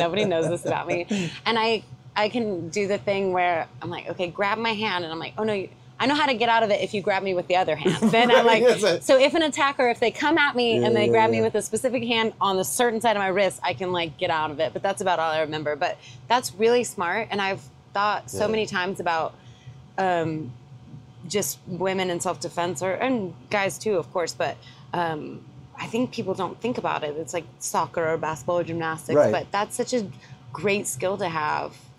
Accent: New Mexico, United States; Well, I'm from New Mexico, so yeah, it's a little bit easier to get.

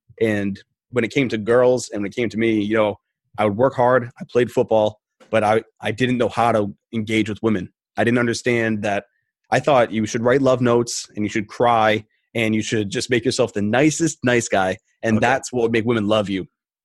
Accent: Rhode Island, United States; Originally, I'm from New England. Okay. Yeah, I'm a Rhode Islander. And then I bounced around the country and I came back to Rhode Island.

